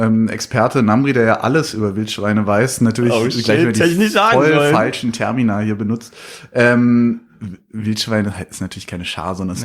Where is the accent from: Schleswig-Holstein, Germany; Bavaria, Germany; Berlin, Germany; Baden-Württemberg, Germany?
Berlin, Germany; Ich komme aus Berlin-Zehlendorf, Berliner Stadtrand.